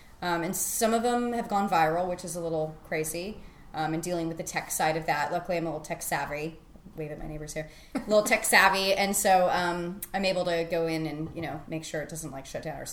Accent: California, United States; I'm from California, so you can't take me seriously with that acronym.

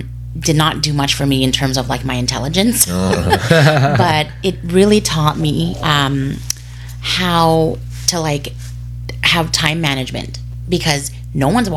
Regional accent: Winnipeg, Manitoba, Canada; also born or lived in Edmonton; I grew up, I was born and raised in Winnipeg. Well, I was born in Edmonton, but I came when I was like one.

